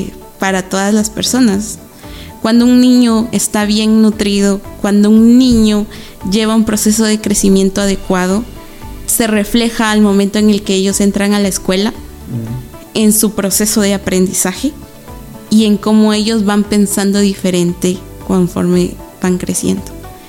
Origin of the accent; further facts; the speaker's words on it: Guatemala; lo que yo pueda aprender acá para luego replicarlo en mi país